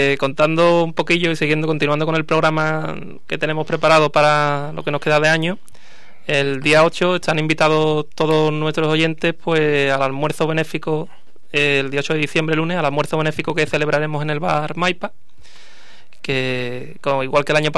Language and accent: Spanish; Jerez, Andalusia, Spain; Venimos del barrio de la Asunción